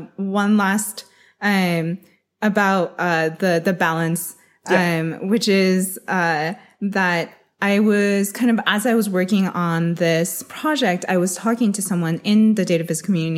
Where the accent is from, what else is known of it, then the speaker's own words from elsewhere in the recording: United States; So I'm Chinese American. So growing up, I've always loved like having individualism